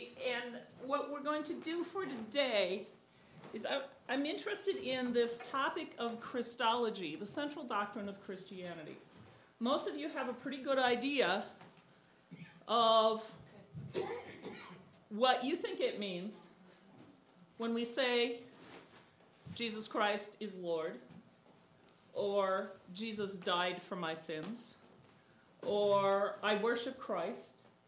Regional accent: Minneapolis, Minnesota, United States; I'm from Minneapolis.

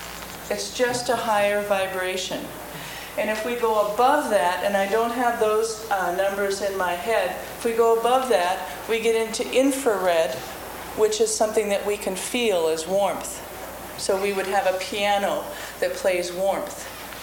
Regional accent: St. Louis Park, Minnesota, United States; I'm from St. Louis Park, Minnesota.

